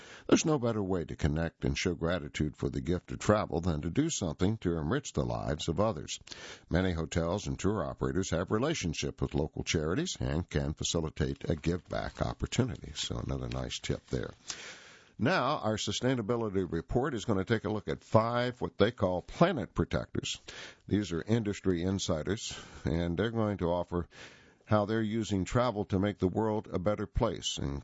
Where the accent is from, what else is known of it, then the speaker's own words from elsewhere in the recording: Mongolia; And growing up in Mongolia, I spent my summer herding animals with my grandparents who live a nomadic life in the countryside.